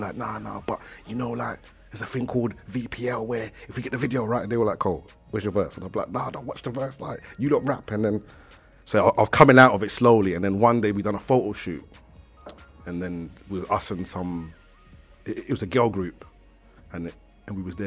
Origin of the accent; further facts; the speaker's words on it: London, United Kingdom; Really, I grew up in Meridian.